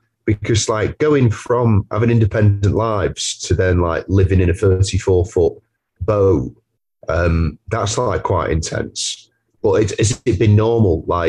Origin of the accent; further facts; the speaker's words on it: Wigan, North West England, United Kingdom; We are from Wigan, so I'm pretty sure Wigan at one point had like the most pubs per square mile, like in the UK.